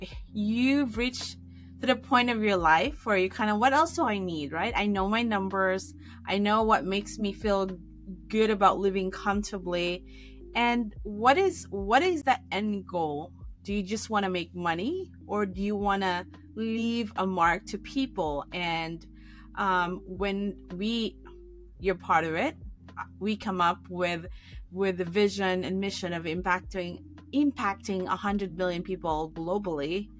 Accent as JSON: {"language": "English", "country": "Philippines", "tie": "born or raised there", "said": "I grew up in the Philippines and you know that you're limited to opportunity."}